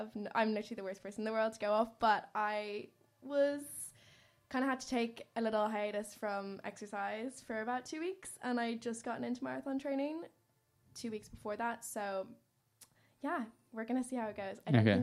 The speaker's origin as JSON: {"language": "English", "country": "Ireland", "said": "I feel like I'm really going out of the box as an Irish person to go to Australia. It's really uncommon."}